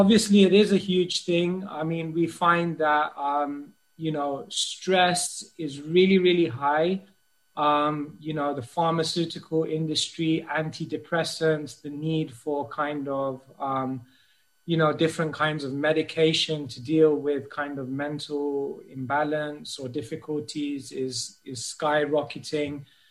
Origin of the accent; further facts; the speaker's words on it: Wembley, London, United Kingdom; I grew up in Northwest London in Wembley, near Wembley Stadium.